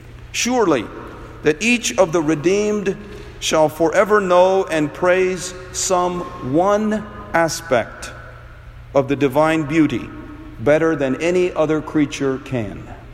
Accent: Kerala, India; went further south to my home state of Kerala.

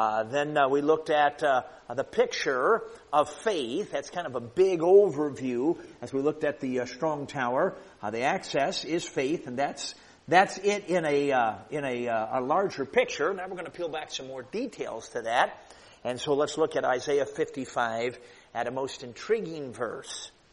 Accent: United States; I've got dollars because I'm an American.

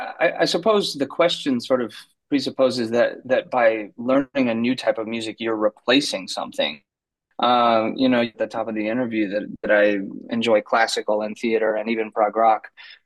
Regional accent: Midwest, United States; I was raised in the Midwest, and I arrived in San Francisco to do my master's degree at the San Francisco Conservatory of Music

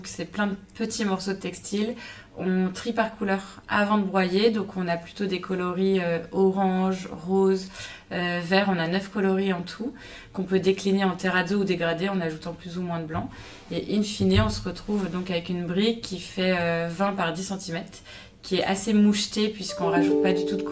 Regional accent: Pays de la Loire, France; born there; also born or lived in Paris / Rouen; je suis née en Vendée, je suis née en France, ensuite j'ai fait mes études à Paris, puis à Rouen, puis de nouveau à Paris

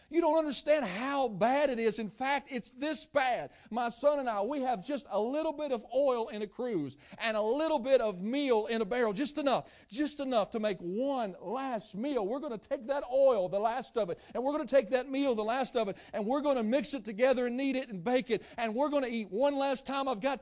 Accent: West Virginia, United States; I'm from West Virginia, and what that means is I'm not very smart.

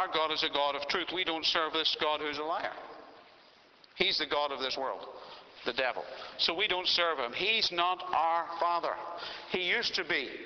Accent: Ireland; now in Australia; When we came here, we had to make a choice. Are we going to remain as Irish people? Praise the Lord for all the Irish people. Or do we become Australian citizens? So we chose to become Australian citizens.

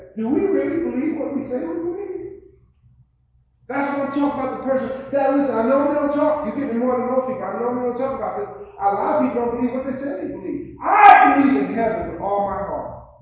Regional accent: New York, United States; I grew up in Harlem, New York, pimps, prostitutes.

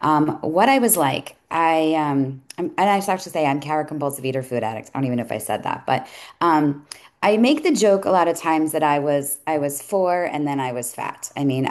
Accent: New York, United States; I'm an East Coast kid. I grew up in New York.

